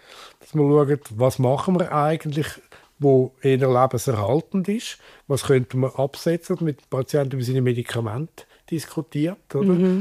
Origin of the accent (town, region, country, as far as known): Switzerland